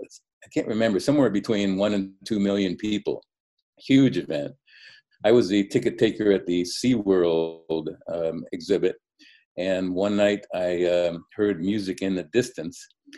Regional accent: Detroit, Michigan, United States; I grew up in Detroit, and I loved growing up in Detroit back then.

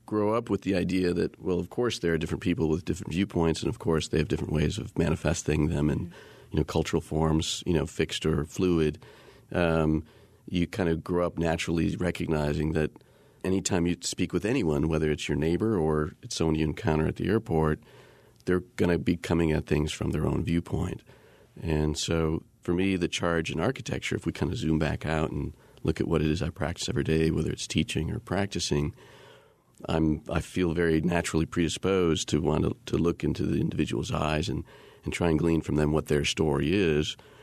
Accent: Midwest, United States; first language German; English is a second language; German is my first language, but I grew up in a house in the upper Midwest speaking German.

